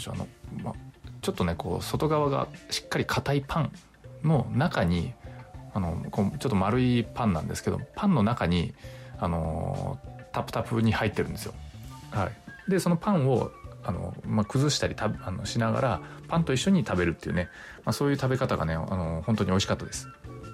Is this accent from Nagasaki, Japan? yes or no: yes; Nagasaki, Japan; 長崎県だったら、まあ、私の地元もそうですし、